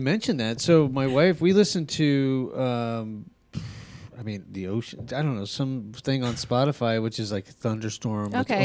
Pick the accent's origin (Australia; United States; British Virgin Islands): United States; Albuquerque, New Mexico; Well, I grew up in Albuquerque.